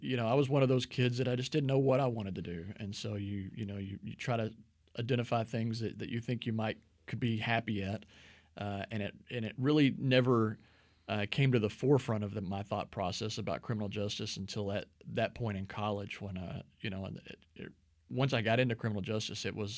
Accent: Bryan, Texas, United States; I grew up in the Bryan College Station area. Went to Bryan High School, so that was home back then.

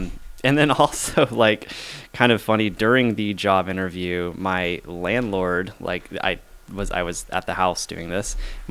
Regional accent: Florida, United States; moved away as an adult; I grew up in Florida. I lived there, you know, most of my life, and I was just kind of over it at that point.

